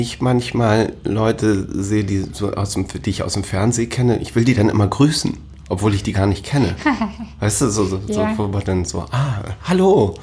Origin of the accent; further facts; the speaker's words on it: Hamburg, Germany; born there; 1970, bin hier in Hamburg im Marienkrankenhaus geboren, also tatsächlich ein gebürtiger Hamburger